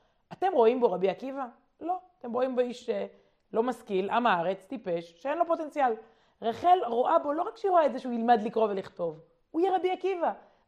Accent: Jerusalem, Jerusalem District, Israel; אני מירושלים

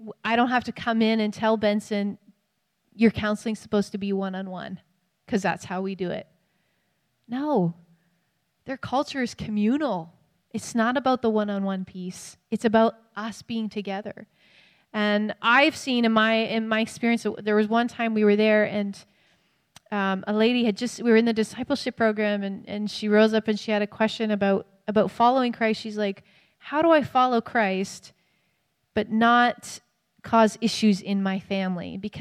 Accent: Canada; And as a Canadian

